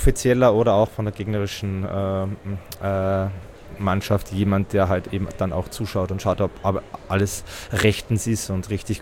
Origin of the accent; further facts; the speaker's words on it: Styria, Austria; Weil ich bin aus der Steiermark und wir sind jede Woche früher runtergefahren